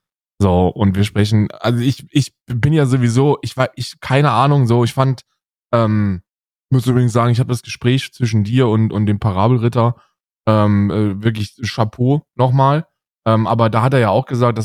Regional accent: West Germany, Germany; Und ich bin ja ein Wessi, ich bin ein Wessi-Schwein, ne?

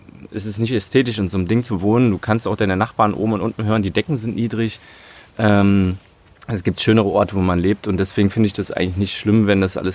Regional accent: Magdeburg, Saxony-Anhalt, Germany; und wo ich aufgewachsen bin, Olvenstedt, also ich wohnte auch 14 Jahre im Plattenbau.

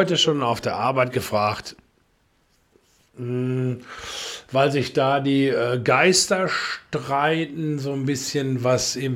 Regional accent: Dortmund, North Rhine-Westphalia, Germany; Dass ich als Dortmunder

